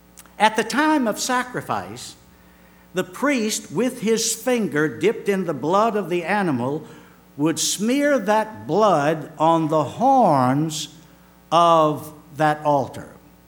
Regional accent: Richmond, Virginia, United States; I remember years ago when I was saved, the latter part of 1954, in my hometown of Richmond, Virginia.

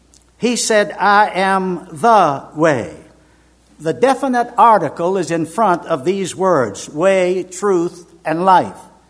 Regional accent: Richmond, Virginia, United States; told him how I was saved the latter part of 1954 in my hometown of Richmond, Virginia

